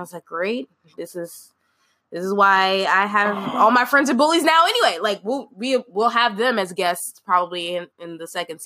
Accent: New Jersey, United States; But I'm from the East Coast. Jersey girl, New York rappers.

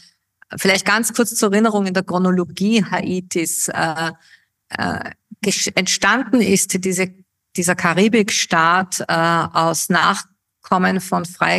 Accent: Austria; ich als Österreicherin

